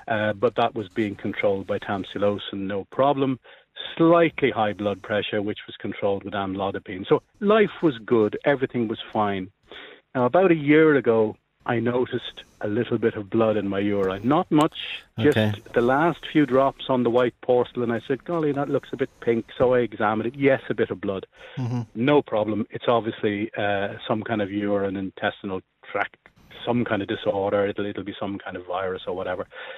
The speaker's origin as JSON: {"language": "English", "country": "Ireland", "said": "And I drank the same as most Irish people, but funnily enough, gave it up more or less in the last couple of years."}